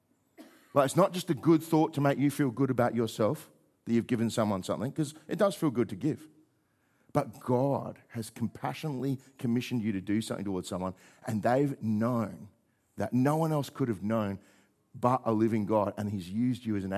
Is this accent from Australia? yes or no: yes; South Australia, Australia; Well, I grew up in South Australia where they used to do Christmas appeals all the time.